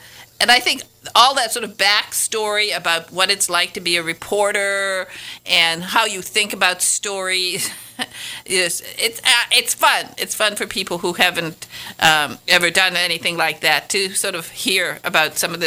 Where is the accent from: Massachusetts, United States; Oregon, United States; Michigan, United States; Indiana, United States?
Michigan, United States; I come from Northern Michigan, and I saved my money all the time I was in school